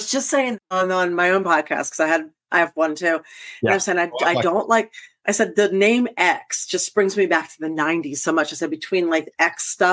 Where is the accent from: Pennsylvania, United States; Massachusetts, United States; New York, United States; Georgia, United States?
Pennsylvania, United States; Philadelphia; I grew up in Philadelphia. I could get into any club I wanted to and drink.